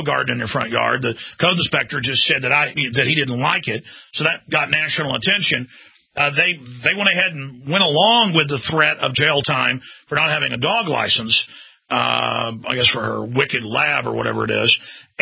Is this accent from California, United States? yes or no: no; Dallas, Texas, United States; also born or lived in Rockwall; I know growing up in Dallas before we moved out to Rockwall, my parents had some vegetable boxes.